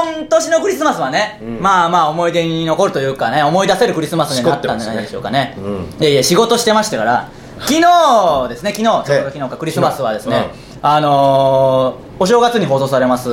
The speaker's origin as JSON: {"language": "Japanese", "town": "Tsuyama", "region": "Okayama", "country": "Japan", "tie": "born or raised there", "said": "まあ、僕らの地元が岡山県の津山市なんで、ね"}